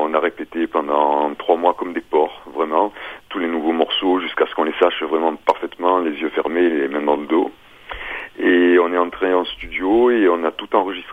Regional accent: Aix-en-Provence, Provence-Alpes-Côte d'Azur, France; on est autour d'Aix-en-Provence, voilà.

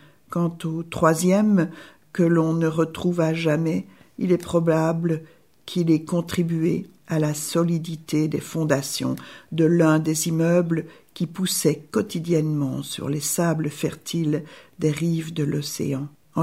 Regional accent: Toulouse, Occitanie, France; born there; Je n'aime qu'une chose, la pelote basque, même si je suis née à Toulouse.

